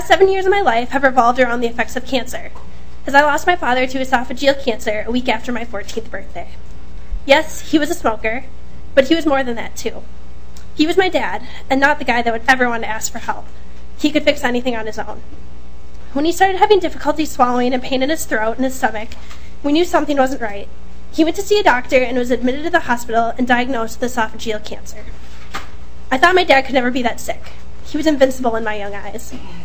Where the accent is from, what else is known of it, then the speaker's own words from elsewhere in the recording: Andover, Minnesota, United States; I'm from Andover, Minnesota, and a senior at the University of Minnesota